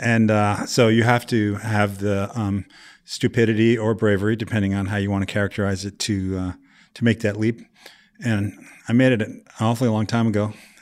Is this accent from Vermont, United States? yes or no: yes; Vermont, United States; I grew up in New England, Vermont specifically, and made pickles with my mom and dad in the summertime.